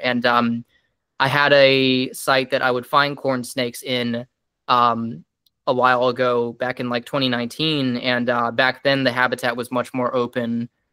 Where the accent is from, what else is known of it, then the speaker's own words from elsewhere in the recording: Memphis, Tennessee, United States; That's actually funny you mentioned that, because, you know, growing up in Memphis, actually